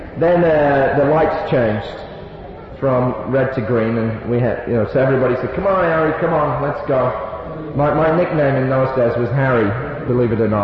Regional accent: Northern England, United Kingdom; And I remember it was her because I was from Northern England and so was she.

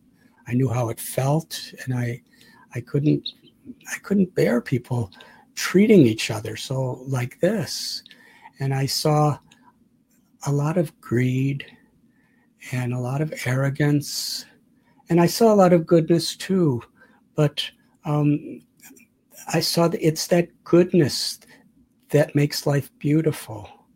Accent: Chicago, Illinois, United States; born there; I was born in 1950 in Chicago.

